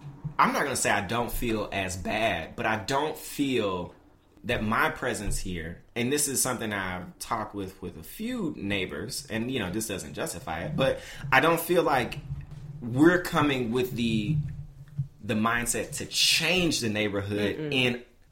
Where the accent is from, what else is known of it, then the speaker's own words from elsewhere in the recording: Memphis, Tennessee, United States; I'm from Memphis. I'm from North Memphis.